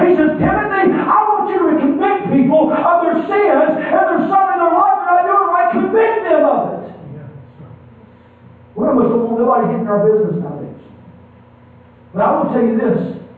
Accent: North Carolina, United States; I know I have a problem. I'm from North Carolina. I'm going to speak another language.

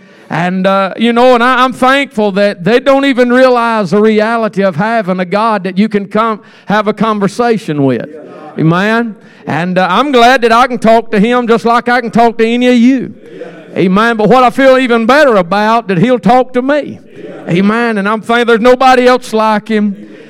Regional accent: Georgia, United States; And we're from Georgia, and we're from way down in Georgia. We're almost out of Georgia.

